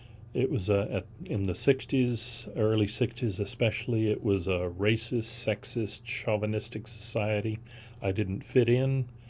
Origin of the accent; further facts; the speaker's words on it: Texas, United States; also born or lived in Oakland, California; However, I'm not really a Texan. I was born in Oakland, California. I was just drugged back to Texas before I was old enough to defend myself.